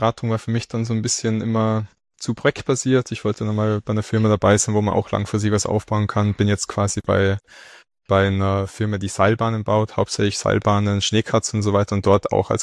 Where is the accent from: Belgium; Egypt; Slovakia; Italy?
Italy; Trentino-Alto Adige; also born or lived in Vienna, Austria; komme eigentlich aus Südtirol. Das heißt, zwischendurch kann es sein, dass mein Dialekt ein bisschen durchrutscht.